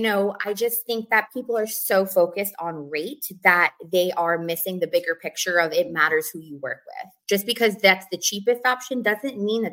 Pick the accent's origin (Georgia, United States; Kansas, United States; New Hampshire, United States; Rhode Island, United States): New Hampshire, United States; moved away as an adult; I'm not. I am born and raised in New Hampshire.